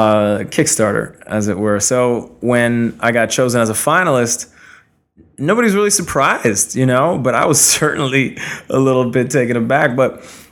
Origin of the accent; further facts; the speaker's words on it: Canada; I'm from Canada, modest, middle class, at best.